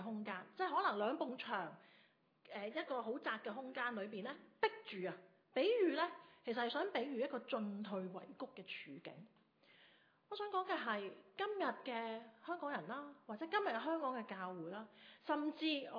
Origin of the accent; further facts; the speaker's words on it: China; 就系话好似我哋中国人讲广东话吓